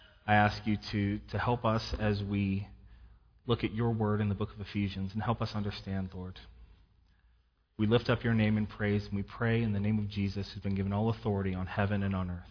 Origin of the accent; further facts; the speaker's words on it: Craig, United States; I grew up here in Craig.